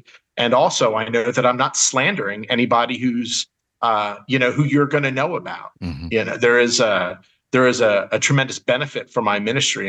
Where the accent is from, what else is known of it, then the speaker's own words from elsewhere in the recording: Philadelphia, Pennsylvania, United States; also born or lived in Hawaii / Seattle; now in West Palm Beach, United States; I serve in West Palm Beach, Florida. I'm not from here. I'm from Philadelphia. I've lived, as you guys know, pastored in Hawaii before here, and then Pennsylvania before that, Seattle before that.